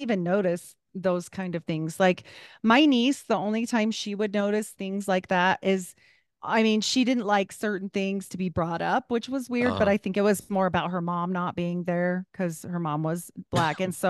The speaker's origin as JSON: {"language": "English", "region": "Idaho", "country": "United States", "tie": "born or raised there", "said": "Like I was raised in Idaho for a lot of my younger life, and there were a lot of reservations there."}